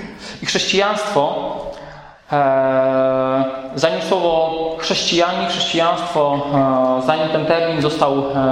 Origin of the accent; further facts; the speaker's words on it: Węgorzewo, Warmian-Masurian Voivodeship, Poland; now in Nidzica, Poland; Pochodzę z Węgorzewa, więc bardzo blisko, a obecnie mieszkam w Nizicy.